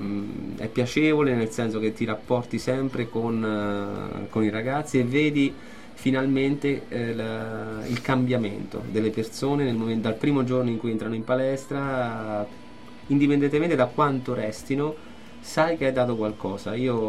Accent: Spoleto, Umbria, Italy; avevo dei compagni di classe che io sono di Spoleto

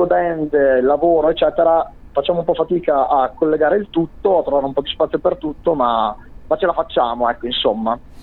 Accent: Modena, Emilia-Romagna, Italy; abbiamo suonato dalle nostre parti, a Modena

